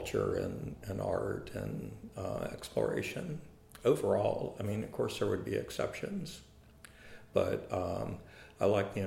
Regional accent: Florida, United States; also born or lived in New York City; now in Hudson, United States; So, I was born in Florida, and I lived in Florida until about 10 years ago when I moved to New York City, and then 5 years ago I moved to Hudson.

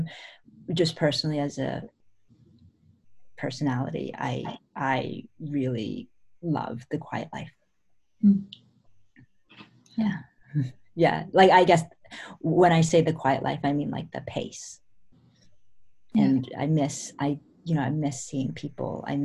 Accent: Canada; moved away as an adult; now in New York City, United States; And I'm from Canada. I was born and raised from Canada, and then I came to the United States for undergraduate college

